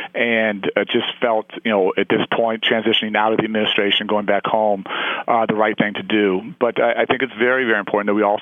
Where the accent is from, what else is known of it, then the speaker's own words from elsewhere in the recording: Chicago, Illinois, United States; across the country and in my hometown of Chicago